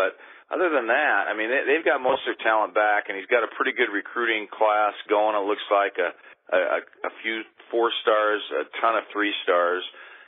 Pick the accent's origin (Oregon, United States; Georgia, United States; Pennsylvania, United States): Oregon, United States; Corvallis; now in Portland, United States; I live in Portland, so I'm only down there once a week or so, and however, I grew up in Corvallis, but that was many years ago